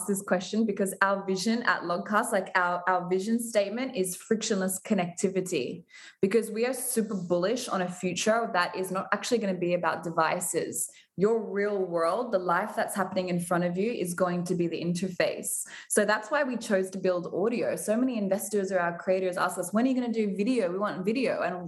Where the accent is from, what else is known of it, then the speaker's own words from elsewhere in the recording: Stockholm, Stockholm County, Sweden; You know, we're from Stockholm, we're from Sweden.